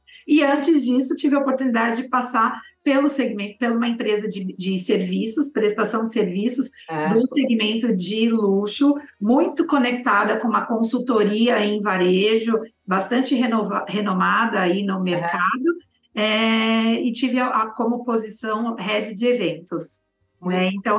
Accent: São Paulo, Brazil; São Paulo.

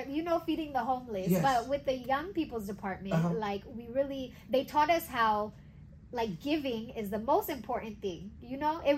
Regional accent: United States; Sometimes, you know, like even just me growing up in the States.

